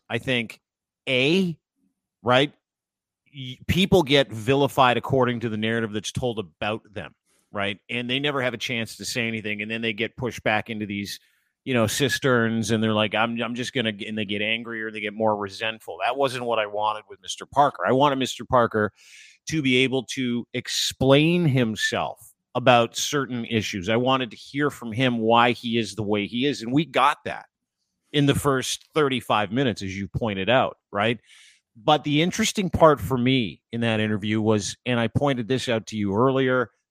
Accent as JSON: {"language": "English", "country": "Canada", "said": "I am Canadian first."}